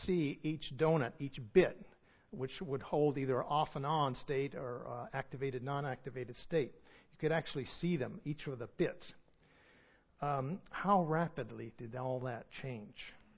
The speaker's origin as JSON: {"language": "English", "region": "New England", "country": "United States", "said": "I'm from New England."}